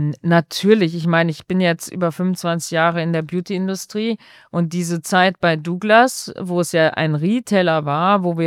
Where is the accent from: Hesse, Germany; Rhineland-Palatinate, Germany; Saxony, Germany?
Rhineland-Palatinate, Germany; Bad Neuenahr; hatte damals das Headquarter in meiner Heimatstadt, in Bad Neuenahr.